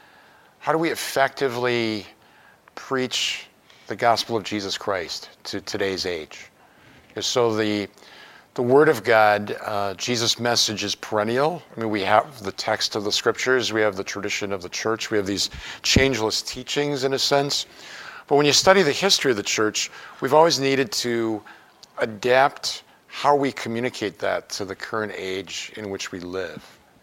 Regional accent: Milwaukee, Wisconsin, United States; But I never thought I would permanently leave Milwaukee. So even though it's my hometown, this has really become home for me in a very short period of time.

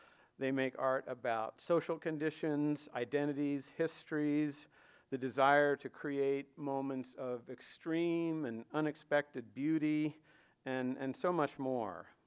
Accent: Corvallis, Oregon, United States; As Joel said, I'm originally from Corvallis and worked in Portland early in my career and then was working other places.

